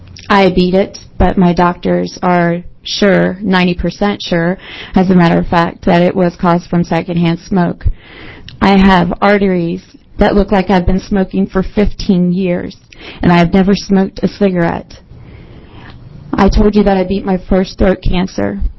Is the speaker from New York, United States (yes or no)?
no; Dexter, Oregon, United States; I am from Dexter, Oregon.